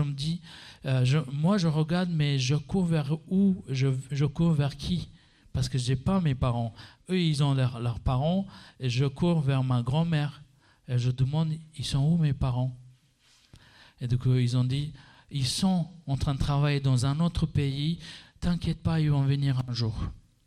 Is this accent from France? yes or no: no; Sri Lanka; French is a second language; je suis né au Sri Lanka. Et dans un village de musulmanes, du coup j'étais élevé dans cette communauté, 5 minutes de chez moi, la mosquée.